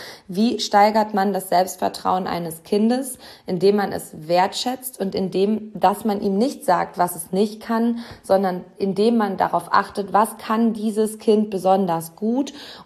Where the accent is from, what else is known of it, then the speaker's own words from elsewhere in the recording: Hamm, North Rhine-Westphalia, Germany; Frank Wagner ist Schulleiter der Gebrüder Grimm Schule, einer Grundschule in meiner Heimatstadt Hamm.